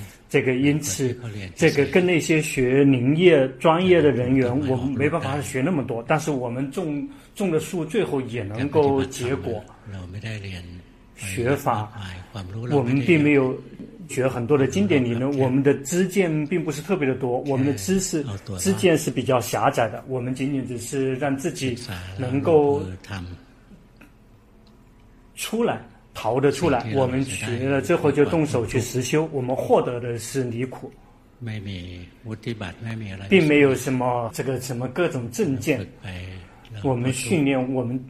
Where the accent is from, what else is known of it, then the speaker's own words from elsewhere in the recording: Thailand; Chinese is a second language; 我们泰国人有机会听法明白